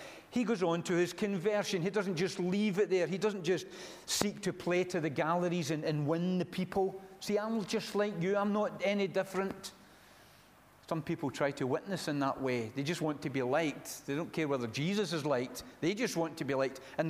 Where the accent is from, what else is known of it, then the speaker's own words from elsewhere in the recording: Glasgow, Scotland, United Kingdom; born there; I was born in Glasgow. I wasn't born into a Christian family.